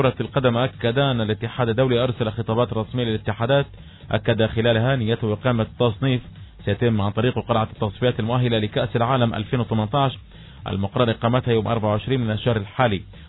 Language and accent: Arabic; Palestine; الوسام الوحيد كان لنا شرف كفلسطيني